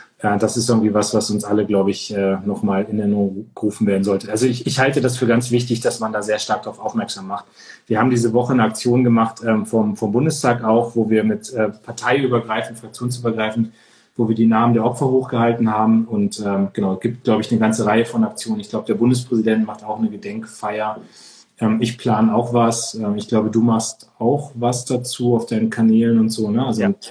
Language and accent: German; Munster, Germany; als wir in Munster, meiner Heimatstadt, sehr konservativ die Bürgermeisterwahl gewonnen haben.